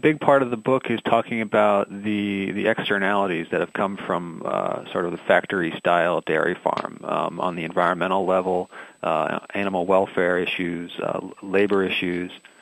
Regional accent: New Jersey, United States; I don't come from a dairy farm family. I grew up in New Jersey.

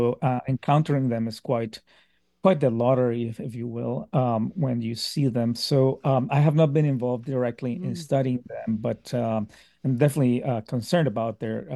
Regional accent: Bogota, Bogotá, Colombia; Well, I grew up in Bogota, Colombia, which is high up in the Andes, nowhere near the ocean

